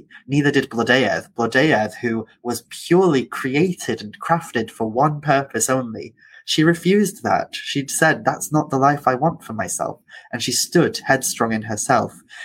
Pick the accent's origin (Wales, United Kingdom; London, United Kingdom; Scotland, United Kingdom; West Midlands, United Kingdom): Wales, United Kingdom; Anglesey; I grew up on Ynysmon, as I mentioned in the beginning. Ynysmon is an island that is very well known for its agriculture and its history of like feeding the rest of Wales and such, its farming traditions.